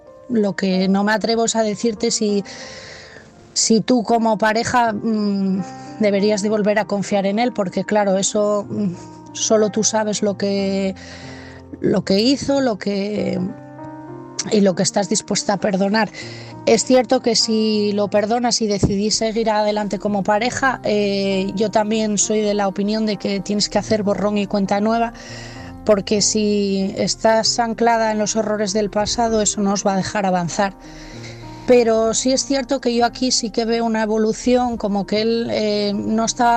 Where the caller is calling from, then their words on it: Asturias, Spain; de Asturias